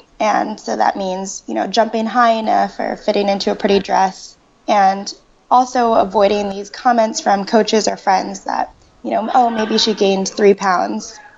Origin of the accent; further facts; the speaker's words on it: Ridgewood, New Jersey, United States; I'm originally from Ridgewood, New Jersey, and I have two siblings